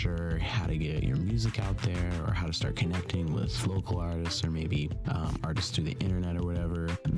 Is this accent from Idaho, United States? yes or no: yes; Boise, Idaho, United States; Me and my co-host Luke Blood, we're from Boise, Idaho, a pretty small town, and we're going through the same thing.